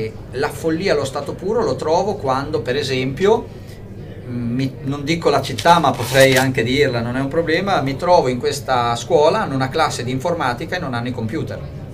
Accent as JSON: {"language": "Italian", "town": "Modena", "region": "Emilia-Romagna", "country": "Italy", "said": "io sono di Modena"}